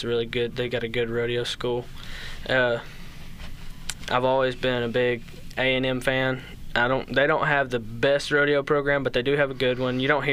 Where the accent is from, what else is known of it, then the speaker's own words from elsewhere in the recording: Clyde, Texas, United States; also born or lived in Abilene; now in Ranger, United States; I'm from Clyde. that was my first home.